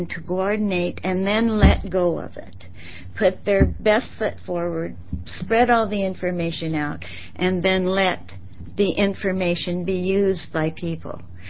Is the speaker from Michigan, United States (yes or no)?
no; Oregon, United States; now in Oceanside, United States; I live now in Oceanside, Oregon. I'm originally from Baker County and still part owner of a ranch there out at Haines.